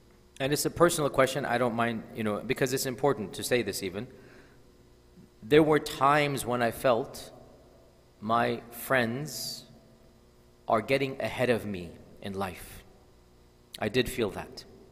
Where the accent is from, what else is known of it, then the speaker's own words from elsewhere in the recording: Houston, Texas, United States; So I grew up in Houston, went to University of Houston.